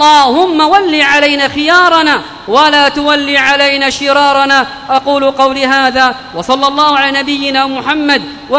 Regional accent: Yemen

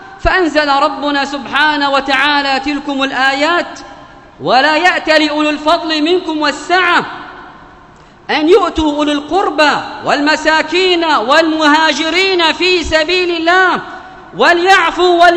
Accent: Yemen; بلادنا اليمن

